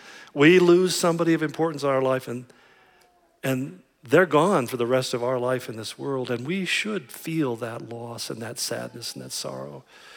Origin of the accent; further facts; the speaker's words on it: United States; I'm an American. They can't do this to me.